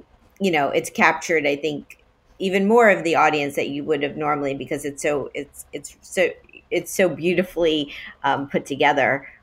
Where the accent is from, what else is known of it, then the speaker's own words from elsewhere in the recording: Miami, Florida, United States; Hey, it's my hometown.